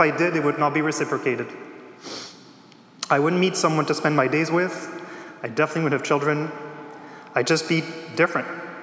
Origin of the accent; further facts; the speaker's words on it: Joutel, Quebec, Canada; first language French; English is a second language; I grew up in northern Quebec, which is in a small mining town of 800 people called Joutel. My first language is French, and my parents are from Belgium.